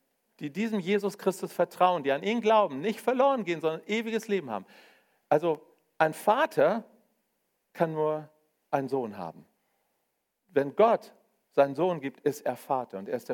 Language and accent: German; Hanover, Lower Saxony, Germany; Ich komme aus Hannover, wir sind nüchtern.